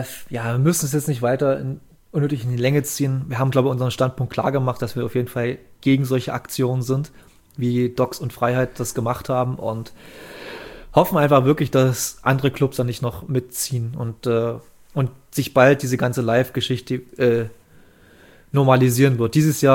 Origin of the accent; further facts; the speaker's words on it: East Germany, Germany; ich komme hier aus dem Osten